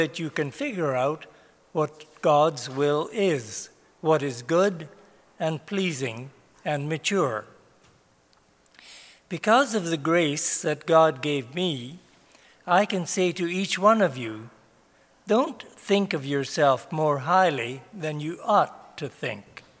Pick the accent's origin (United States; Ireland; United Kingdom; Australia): Ireland; born there; I was born in Ireland.